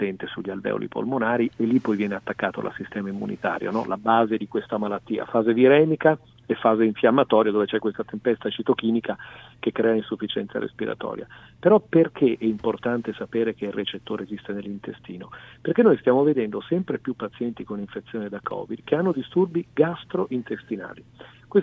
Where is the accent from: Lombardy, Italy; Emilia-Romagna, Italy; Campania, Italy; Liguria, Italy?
Emilia-Romagna, Italy; Bologna; sono un bolognese, vengo dall'Emilia Romagna